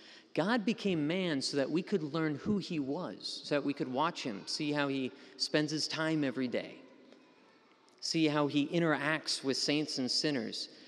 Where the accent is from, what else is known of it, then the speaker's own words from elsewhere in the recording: Minnesota, United States; also born or lived in Bismarck, United States; This was my home parish when I lived in Bismarck. I'm from Minnesota, but I came out here to work after college, and I came to the cathedral.